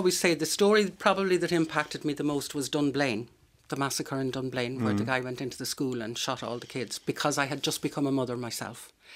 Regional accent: Dublin, Leinster, Ireland; born there; I was born in Clontarf. My parents are from Laois and Westmeath, respectively. … RTÉ's first GA correspondent, having come from the Irish Press.

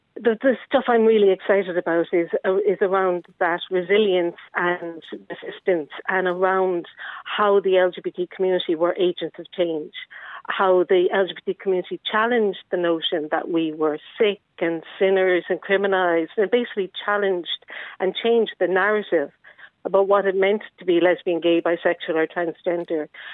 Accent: Cork, Munster, Ireland; I'm from Cork, you know, those proud Corkonians.

